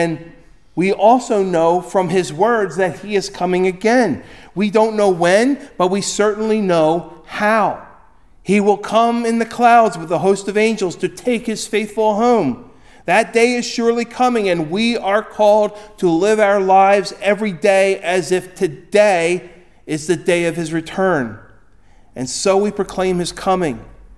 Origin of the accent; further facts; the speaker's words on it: Atlantic City, New Jersey, United States; born there; I was born in Atlantic City. I probably, given my druthers, would have been born anywhere else, you know. But instead, I was born in Atlantic City.